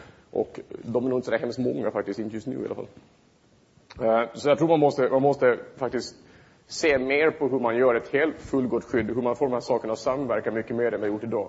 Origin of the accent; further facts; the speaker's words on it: Åland, Finland; Jag är från Åland, jag kan räkna den dosen.